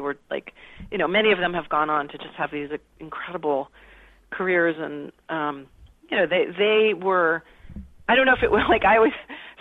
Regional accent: Connecticut, United States; also born or lived in New York; I was born in New York. I grew up mostly in Connecticut, and then went to college in Massachusetts, and then moved back to New York

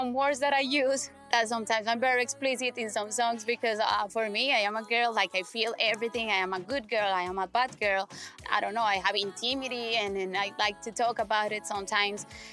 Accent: Colombia; I'm from Colombia

